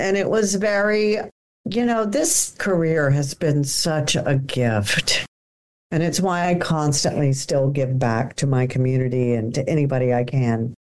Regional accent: Houston, Texas, United States; I do know that Jeff Bezos listened to me growing up in Houston.

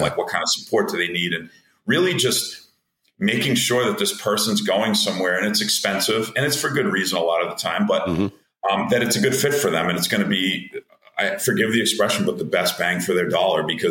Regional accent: New England, United States; And I'm from New England and I have children and I don't want to leave the New England area.

